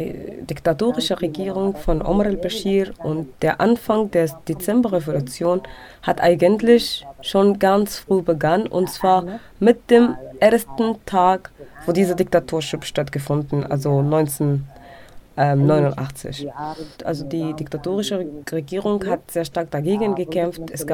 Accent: South Kordofan, Sudan; now in Khartoum, Sudan; Ich bin in Südkordofan aufgewachsen.

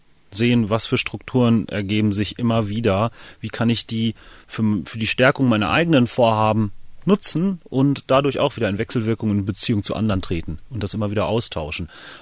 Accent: North Rhine-Westphalia, Germany; Ich komme gebürtig aus dem Sauerland, zwar nicht ganz so einen kleinen Ort, habe aber auch selber schon, mit meiner Familie schon mal öfter umgezogen sind, auch dann im kleineren Umfeld, also auf einem sehr kleinen Dorf

